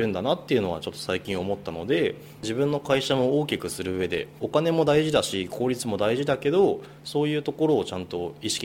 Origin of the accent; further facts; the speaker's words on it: Kushiro, Hokkaido, Japan; 僕の地元が北海道の釧路なんですけど